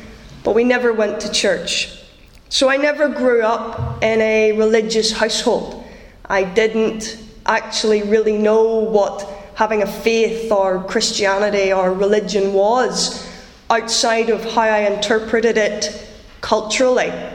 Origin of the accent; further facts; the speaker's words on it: Kells, Northern Ireland, United Kingdom; born or raised there; also born or lived in Ballymena